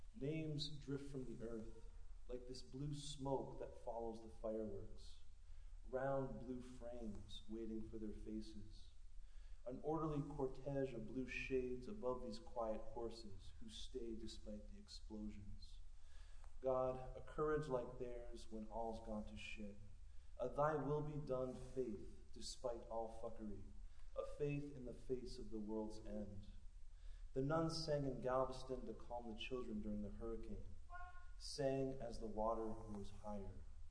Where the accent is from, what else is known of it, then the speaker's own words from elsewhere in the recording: Canada; now in United States; So basically, I found myself living in Texas, newly married. I grew up in Canada